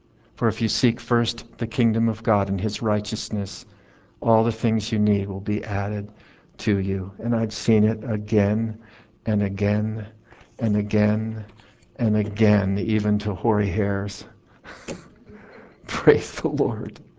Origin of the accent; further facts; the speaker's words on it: California, United States; Well, I'm from the west. I'm from California